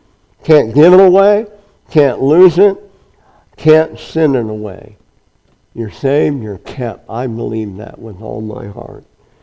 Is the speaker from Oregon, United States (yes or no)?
no; Nebraska, United States; now in Kansas, United States; Remember, I was from Nebraska. I didn't want to live in Kansas. I want to live in Nebraska.